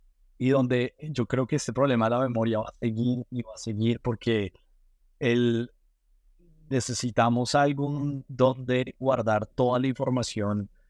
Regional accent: Colombia; now in San Francisco, United States; desde que tengo un año vivo en Colombia, viví en Colombia hasta hace 7 años que ya llevo acá. Entonces crecí en Colombia, mis papás son colombianos, toda mi familia es colombiana. Simplemente nací acá porque mi papá estaba trabajando acá un par de años

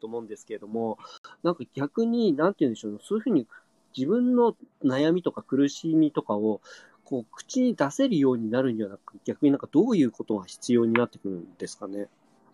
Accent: Tohoku, Japan; 僕も東北の人間なんですけど、

